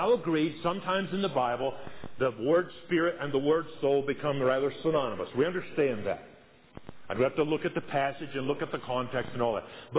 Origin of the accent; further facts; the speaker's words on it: the South, United States; As I mentioned, I was raised in the South. That was the days, the 50s